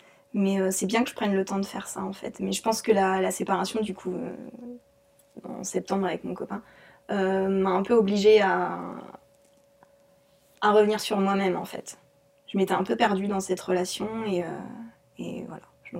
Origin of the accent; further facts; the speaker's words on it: Drancy, Île-de-France, France; born there; Et je suis née à Drancy, dans le 93.